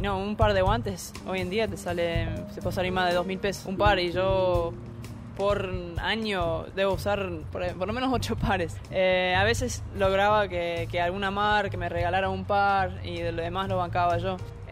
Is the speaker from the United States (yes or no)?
yes; United States; moved away as an adult; Yo nací en Estados Unidos, me crié allá, empecé jugando y siempre fue aceptado.